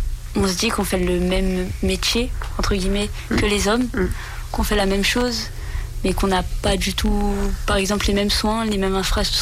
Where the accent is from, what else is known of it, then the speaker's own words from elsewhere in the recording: Île-de-France, France; also born or lived in Bourges; Je viens de la région parisienne de base.